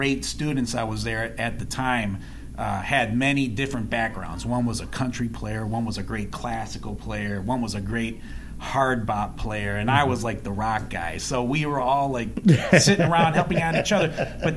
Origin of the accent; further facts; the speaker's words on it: Sandusky, Ohio, United States; Well, I grew up in Ohio, originally from Sandusky, Ohio, home of Cedar Point. It's a amusement park on the Lake Erie coast.